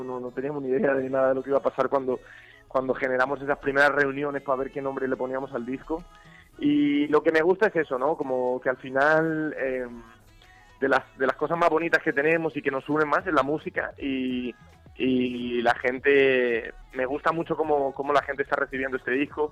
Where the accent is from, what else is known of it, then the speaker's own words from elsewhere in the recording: Spain; yo echo de menos a mis abuelos, como tantos españoles, ¿no?